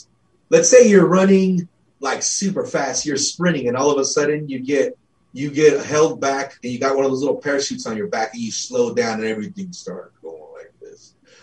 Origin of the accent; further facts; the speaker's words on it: California, United States; now in Idaho, United States; I grew up in California and I actually did a lot of my service there in San Diego.